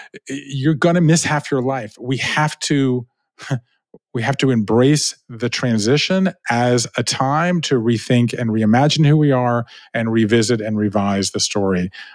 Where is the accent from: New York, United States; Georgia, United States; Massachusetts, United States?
Georgia, United States; Savannah; So I grew up in Savannah, Georgia, right? 5 generations of Jews in the South.